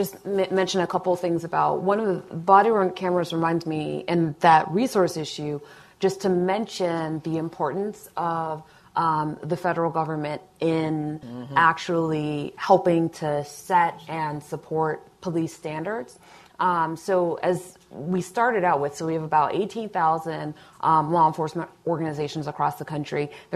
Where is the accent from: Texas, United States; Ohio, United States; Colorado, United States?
Ohio, United States; Cincinnati; I'm from Cincinnati, Ohio, where there was a very community-engaged collaborative process around changing police practices.